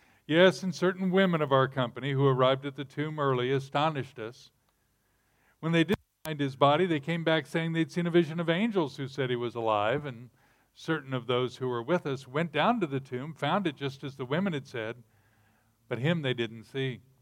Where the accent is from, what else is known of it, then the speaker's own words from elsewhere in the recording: United States; born in 1951 in the U.S., and you're doing the maths. Yeah, 64 this year. Vintage? Okay. Now, when I grew up in the States in those decades